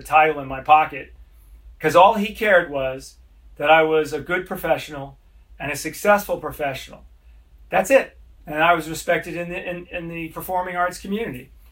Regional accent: Los Angeles, California, United States; when I was a boy growing up in Los Angeles, all these famous people would come in to town and Dad would have lunch with them.

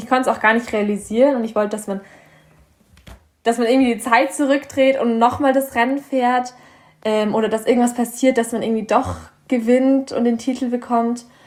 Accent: Bavaria, Germany; ich komme hier aus Bayern

